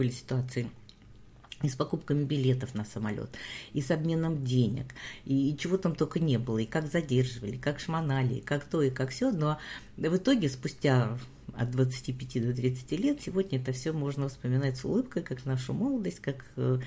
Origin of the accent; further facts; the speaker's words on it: Kyiv, Ukraine; Мы прошли по местам, где я выросла, на Крещатике были, жили прямо напротив главпочтамта, напротив Незалежности, вот этой площади.